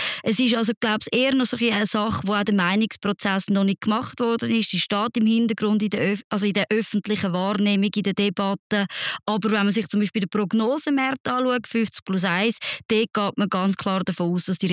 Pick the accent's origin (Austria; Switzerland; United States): Switzerland